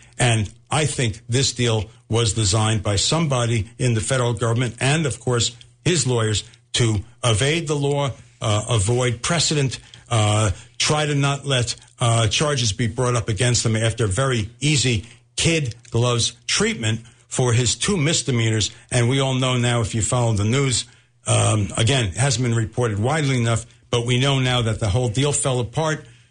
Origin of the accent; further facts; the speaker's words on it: United States; I have to tell you, as an American, as one who's tried to uphold the law